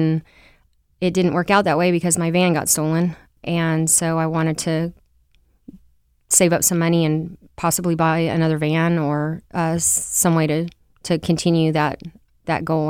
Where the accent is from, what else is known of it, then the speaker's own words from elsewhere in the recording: Oklahoma, United States; moved away as an adult; now in Seattle, United States; Well, I'm from Oklahoma. I drove here from Oklahoma, and I came here just seeking an opportunity to make some money.